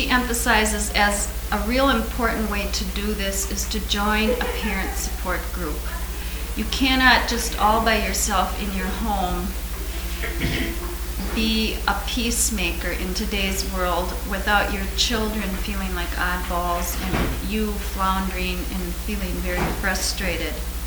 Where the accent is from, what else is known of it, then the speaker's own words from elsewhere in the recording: Minneapolis, Minnesota, United States; We're from the Minneapolis-St. Paul area, and there are a couple groups there